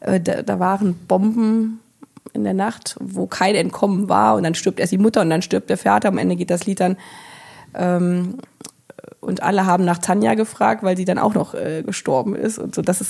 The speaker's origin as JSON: {"language": "German", "region": "Lower Saxony", "country": "Germany", "tie": "born or raised there", "said": "ich bin ja in Niedersachsen groß geworden"}